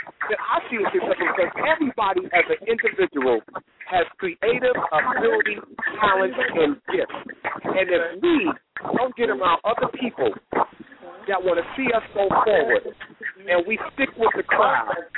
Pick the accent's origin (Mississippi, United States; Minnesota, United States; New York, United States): New York, United States; New York City; Now, listen, I'm from New York City. All we did was play ball.